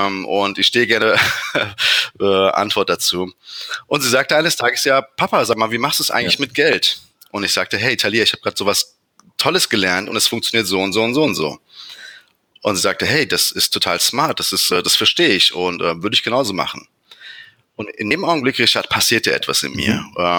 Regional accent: Frankfurt, Hesse, Germany; ich bin 41 Jahre alt, bin Frankfurter

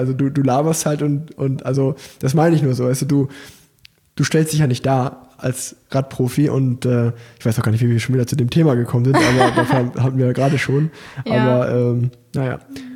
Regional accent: Germany; born there; ich wurde auch in Deutschland geboren.

